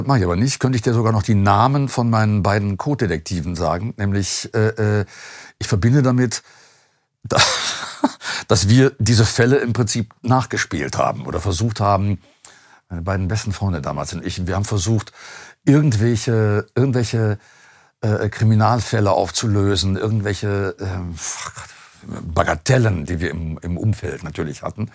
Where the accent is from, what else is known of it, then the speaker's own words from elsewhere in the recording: Duisburg, North Rhine-Westphalia, Germany; Ich komme aus Duisburg